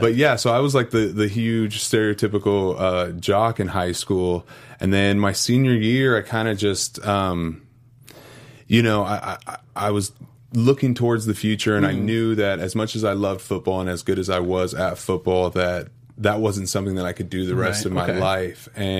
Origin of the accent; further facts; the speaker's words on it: Alameda, California, United States; Shout out to the Bay, 510. I was raised in a small little town called Alameda, which is just adjacent to Oakland.